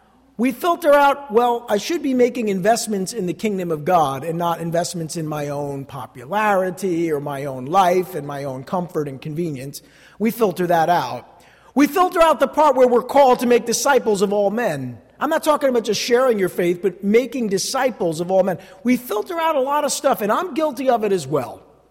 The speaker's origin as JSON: {"language": "English", "region": "New Jersey", "country": "United States", "said": "Maybe it's because I'm from Jersey. Or maybe it's because I've been a Christian for 30 years"}